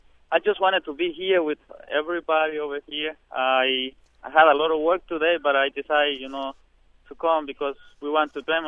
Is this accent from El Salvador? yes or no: yes; El Salvador; moved away as an adult; now in United States; And I am from El Salvador. I love my country, but I also love, you know, the United States.